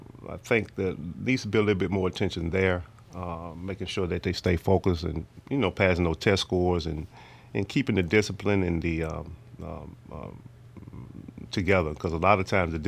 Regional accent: Monroe, Louisiana, United States; Well, I was born and raised in Monroe. A lot of people may know of me from … Hill's Barbecue from Texas Avenue in Newtown area.

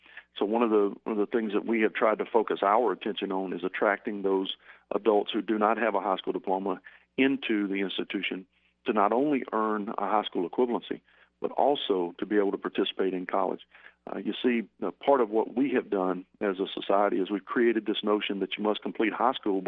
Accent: Louisiana, United States; I grew up in Northeast Louisiana at a time when there was no two-year college.

